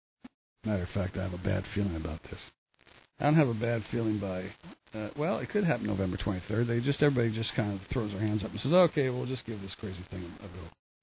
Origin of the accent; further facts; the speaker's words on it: New Jersey, United States; I can say validity, even though I'm from New Jersey.